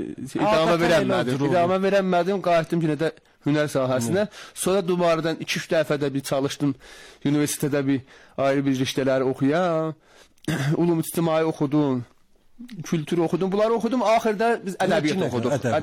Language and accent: Azerbaijani; Tabriz, East Azerbaijan, Iran; Bəli, kəndində anadan olmuşam. Mən anadan olan zamandan gəlmişik Təbrizə. Amma mən yəni bir aylığıdım gəlmişik Təbrizə.